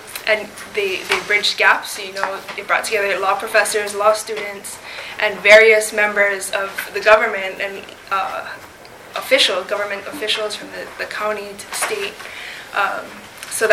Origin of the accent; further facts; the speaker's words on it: Hawaii, United States; I'm originally from Makua, Maui.